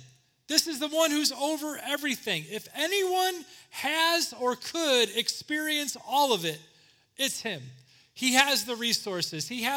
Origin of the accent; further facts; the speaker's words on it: Indiana, United States; now in Chicago, United States; I grew up in Northwest Indiana going to garage sales.